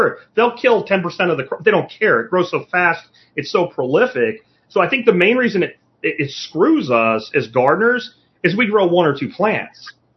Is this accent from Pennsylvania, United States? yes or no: yes; Pennsylvania, United States; Like where I grew up in Pennsylvania, literally people dumped zucchini.